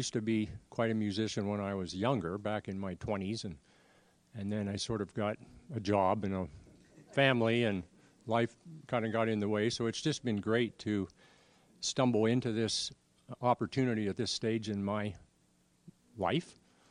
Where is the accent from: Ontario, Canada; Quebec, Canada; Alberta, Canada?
Alberta, Canada; Calgary; and I also reside in Canada. I'm from Calgary, Alberta.